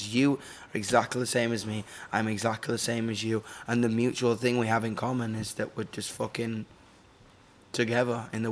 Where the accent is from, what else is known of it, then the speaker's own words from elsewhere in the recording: Manchester, North West England, United Kingdom; I'm like, I'm from Manchester. I've never seen the sea.